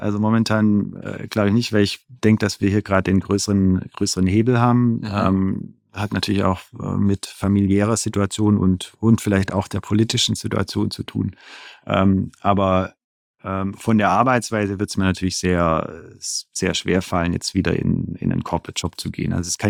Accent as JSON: {"language": "German", "region": "Baden-Württemberg", "country": "Germany", "said": "ich bin als Schwabe und finanzaffiner Mensch"}